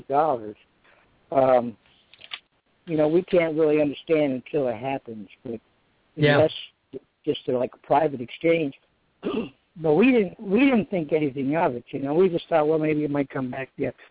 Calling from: Dallas, Texas, United States; Yeah, I'm from the Dallas area today

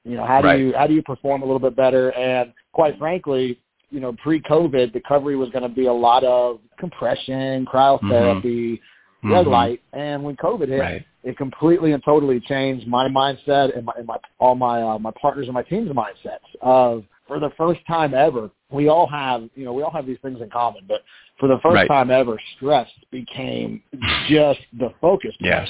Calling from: Baton Rouge, Louisiana, United States; I'm calling from Baton Rouge, Louisiana this morning.

